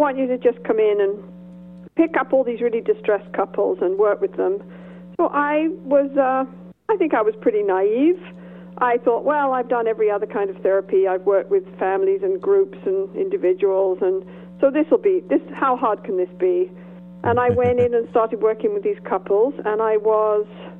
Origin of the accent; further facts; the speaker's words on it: Canada; I'm a Canadian professor at Canadian University.